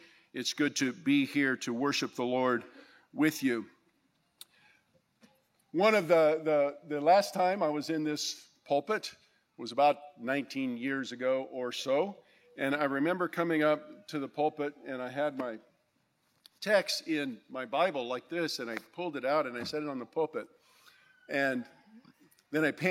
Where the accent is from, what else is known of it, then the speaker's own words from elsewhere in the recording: Moscow, Russia; now in Lynchburg, United States; I came from Moscow many years ago. We were here for quite some time, and then went off to plant a church in Lynchburg, Virginia.